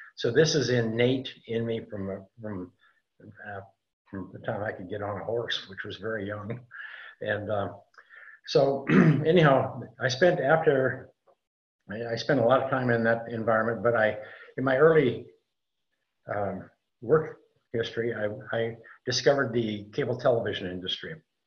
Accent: Montana, United States; I grew up in Montana and in kind of a rural area, and spent a lot of time in the pasture chasing cows

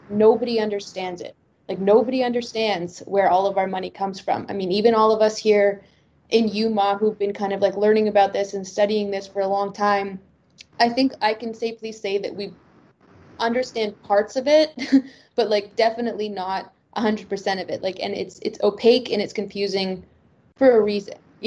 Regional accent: Canada; as a Canadian

